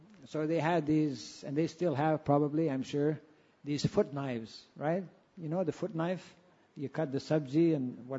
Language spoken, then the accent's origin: English; Canada; I was from Canada.